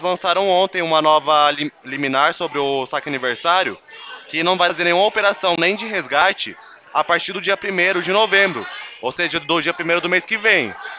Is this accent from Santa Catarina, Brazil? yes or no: no; Presidente Prudente, São Paulo, Brazil; Eu sou aqui de Presidente Prudente